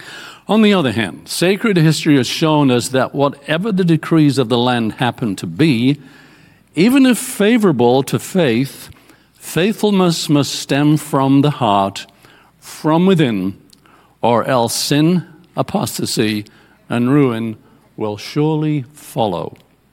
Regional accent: England, United Kingdom; I'm from England.

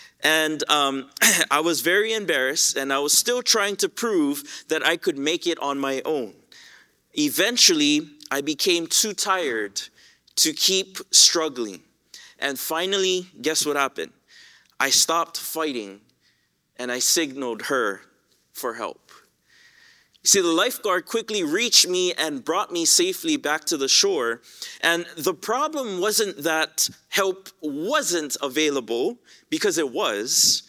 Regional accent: Hawaii, United States; I grew up in Hawaii, as many of you guys know, and I love the ocean.

